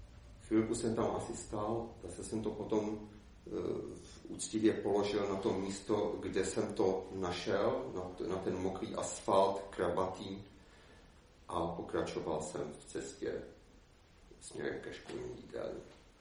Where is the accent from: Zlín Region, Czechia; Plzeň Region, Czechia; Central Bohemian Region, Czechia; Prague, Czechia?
Prague, Czechia; Chodil jsem na základku ve Vysočanech a byl jsem vychováván přísně nenábožensky, přestože rodiči nějak věřili